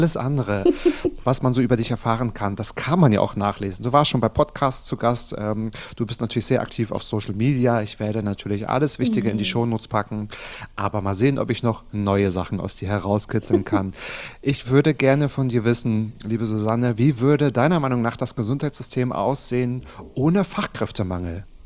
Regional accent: Waren, Mecklenburg-Vorpommern, Germany; Und in diesem Atemzug grüße ich natürlich Waren an der Müritz, also Mecklenburg-Vorpommern, meine Heimat.

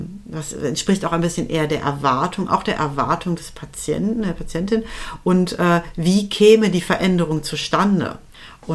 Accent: West Germany, Germany; und ich da auch mehr als Wessi sozusagen auch beäugt wurde

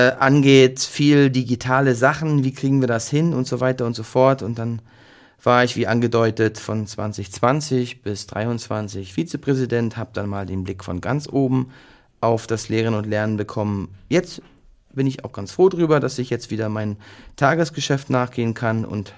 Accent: Mecklenburg-Vorpommern, Germany; Ich bin aufgewachsen und geboren in Mecklenburg-Vorpommern, habe hier in Weimar Bauingenieurwesen studiert, in der Studienrichtung Bauinformatik

